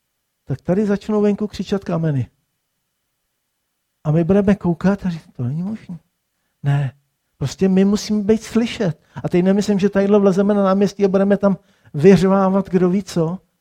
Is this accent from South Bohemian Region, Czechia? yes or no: yes; Prachatice, South Bohemian Region, Czechia; Víte, já jsem rodem Prachatičák, jo, to je, Prachatice jako jsou takový na prvním místě a pak jsem Jihočech a pak jsem Celočech